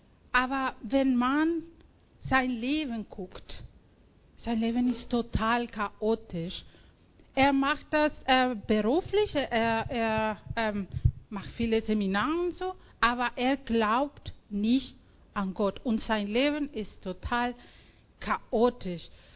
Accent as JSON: {"language": "German", "country": "Mexico", "moved": "yes", "said": "ich komme aus Mexiko und Mexiko ist ein katholisches geprägtes Land und viele Kinder sind konfirmiert."}